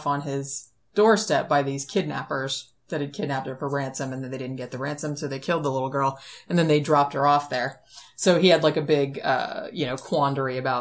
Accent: Florida, United States; I'm from Florida. I don't know what the hell's wrong with everybody down here.

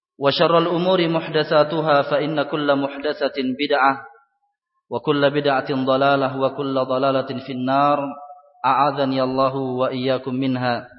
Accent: Pagerungan Kecil, East Java, Indonesia; born there; Saya terlahir di daerah Pulau Sapeken, tepatnya di Desa Pagerungan Kecil yang merupakan bagian dari wilayah Kabupaten Sumenep, Madura, Jawa Timur.

